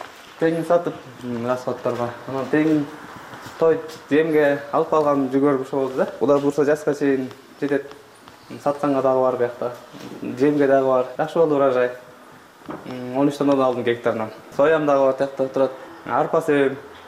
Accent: Chymkorgon, Chuy Region, Kyrgyzstan; Чымкоргон айылында төрөл өскөм. Чымкоргон мектебин бүткөн эмес, 11 классты.

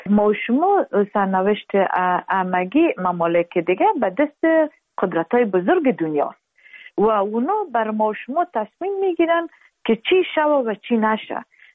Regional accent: Afghanistan

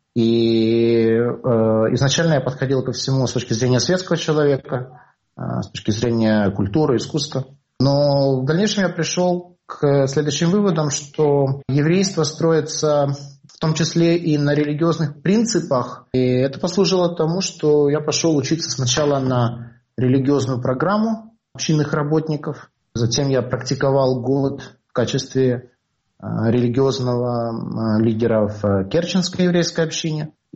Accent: Orenburg, Orenburg Oblast, Russia; born there; я родился в России, на Южном Урале, в городе Оренбурге. И первые несколько лет своей жизни я жил еще во времена Советского Союза, в Российской Федерации.

